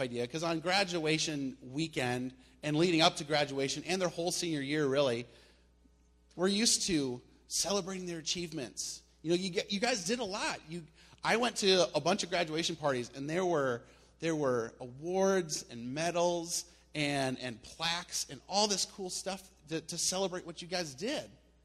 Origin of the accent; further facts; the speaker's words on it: South Dakota, United States; I'm used to back home in where I grew up in South Dakota, we had graduations on Saturday.